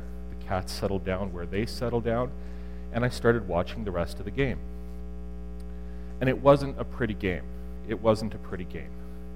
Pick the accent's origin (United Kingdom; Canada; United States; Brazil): Canada; Windsor, Ontario; I grew up in Windsor, and Detroit's right across the river, so I grew up cheering for the Detroit teams.